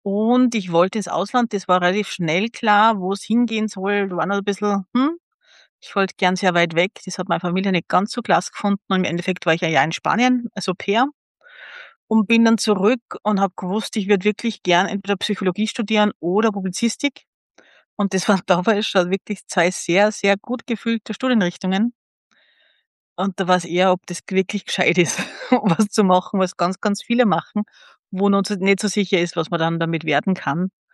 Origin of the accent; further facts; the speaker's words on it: Salzburg, Austria; wo ich herkomme, aus Salzburg